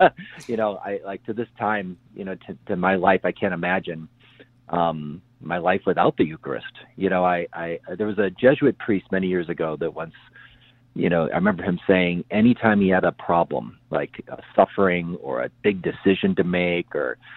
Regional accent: Chicago, Illinois, United States; I remember there were a couple priests at my parish where I was growing up outside the Chicago area there

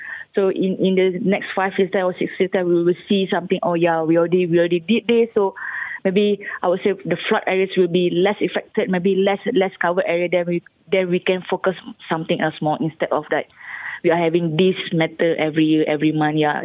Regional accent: Shah Alam, Selangor, Malaysia; from Shah Alam. I'm basically working there for about 4 years already.

